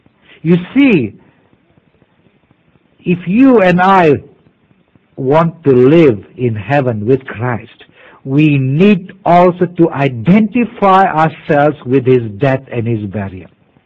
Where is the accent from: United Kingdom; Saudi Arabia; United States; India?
India; since I come originally from India, he thought I was a Hindu